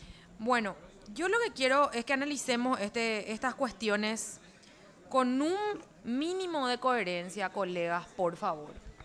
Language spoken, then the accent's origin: Spanish; Paraguay; Yo no soy ni roja ni azul, soy paraguaya